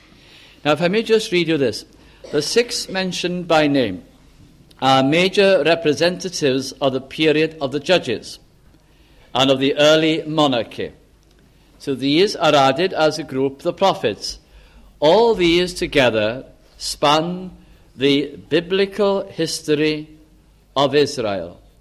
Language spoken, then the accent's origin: English; Wales, United Kingdom; since I'm Welsh, I think of Wales, and I think of it as the land of revival.